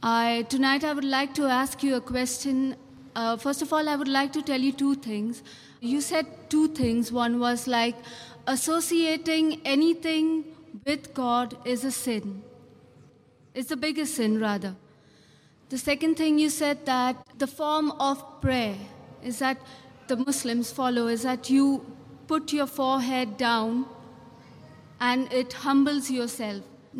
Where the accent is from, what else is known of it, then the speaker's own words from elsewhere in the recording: Mumbai, Maharashtra, India; I'm from Bombay.